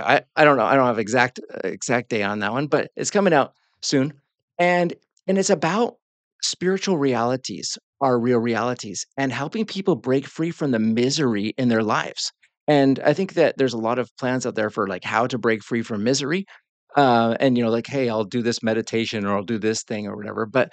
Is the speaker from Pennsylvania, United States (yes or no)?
no; Seattle, Washington, United States; moved away as an adult; also born or lived in Glasgow; I was raised in Seattle, Washington, and that's as far away from the Southern Bible Belt in America as possible. Very, very secular.